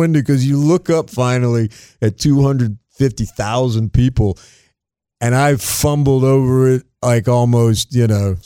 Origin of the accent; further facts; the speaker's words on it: Lake Mary, Florida, United States; So now I say I'm from Lake Mary where the boys are from.